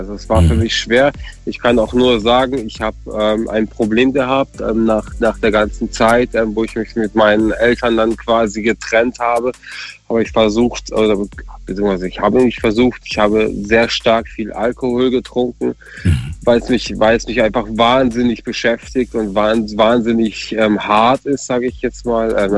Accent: Munich, Bavaria, Germany; now in Breisgau-Hochschwarzwald, Germany; Und ich bin auch tatsächlich dann von Bayern, also ich komme aus Bayern selber, also aus München, und bin dann tatsächlich dann nach in Breisgau Hochschwarzwald hochgezogen

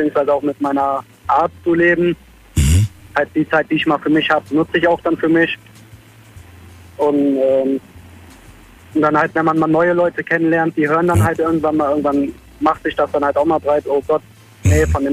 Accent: Sinzig, Rhineland-Palatinate, Germany; Also ich komme aus dem Kreis Ahrweiler und also viel mehr aus Sinzig komme ich.

